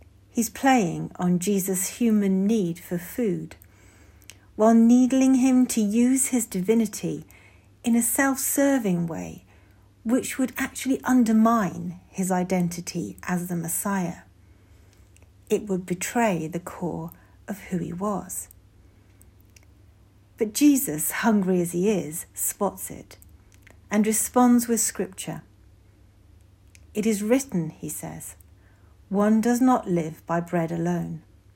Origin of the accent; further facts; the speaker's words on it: England, United Kingdom; The macro level's pretty easy. I'm English, I'm a woman, I'm a Christian.